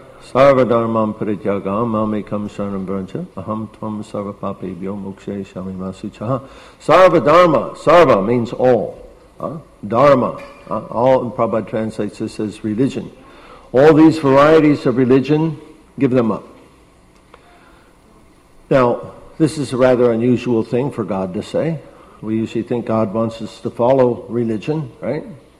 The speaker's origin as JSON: {"language": "English", "town": "Detroit", "region": "Michigan", "country": "United States", "tie": "born there", "said": "Oh, by the way, I'm not from Russia. I'm born in Detroit, and was born again in this remote corner of the world"}